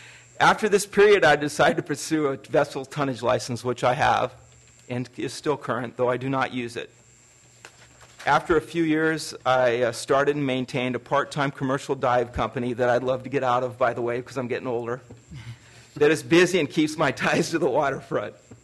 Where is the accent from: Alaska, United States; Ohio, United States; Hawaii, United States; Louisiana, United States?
Alaska, United States; Juneau; born and raised in Juneau. I'd like to comment on 16B. History. I've been a lifelong resident of Juneau and Douglas.